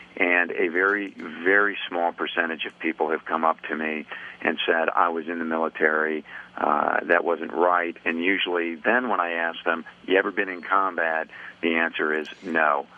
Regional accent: United States; Well, look, I'm an American first.

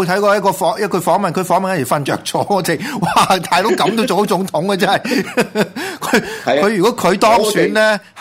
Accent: Hong Kong; 那個其實我哋香港人都要知道咯

